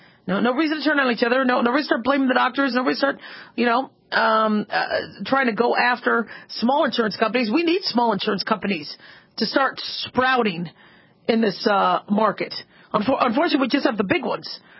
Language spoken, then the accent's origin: English; United States; You know, but I'm an American and I'm a physician.